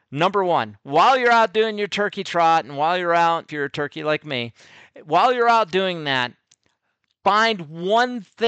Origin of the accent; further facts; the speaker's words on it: United States; am so thankful that I'm an American. And I will never apologize for being thankful that I'm an American.